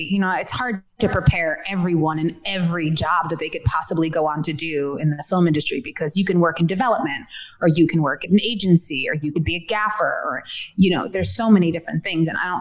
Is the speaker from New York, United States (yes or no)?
yes; New York, United States; You know, growing up in New York, you always see that.